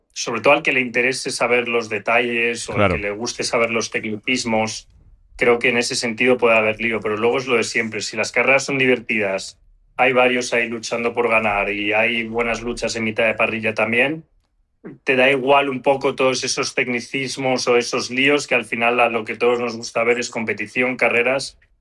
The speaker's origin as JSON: {"language": "Spanish", "country": "Spain", "said": "para mí eso como piloto español es algo que me enorgullece muchísimo"}